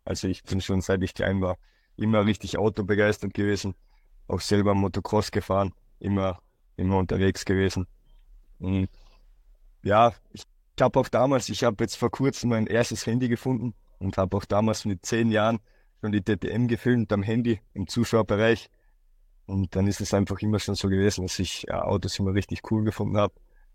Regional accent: Neumarkt, Styria, Austria; Ich bin aus Österreich, aus Neumarkt, das Bezirk Murbach, das ist in der Steiermark.

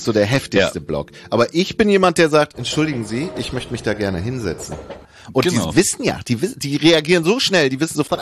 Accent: Bremen, Germany; Und ich in meinem Kopf, ich bin kein Bremer mehr.

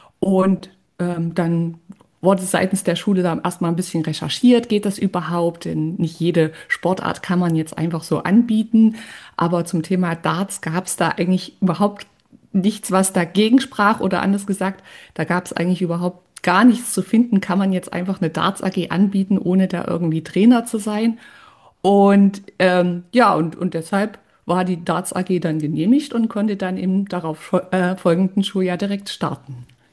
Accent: Thuringia, Germany; born there; now in Leipzig, Germany; Ja, man hört es vielleicht ein bisschen. Ich komme oder wohne in Leipzig in Sachsen. Geboren bin ich in Thüringen, auch das steckt vielleicht so ein bisschen im Dialekt mit drinne, lebe aber jetzt schon ganz, ganz lange in Leipzig

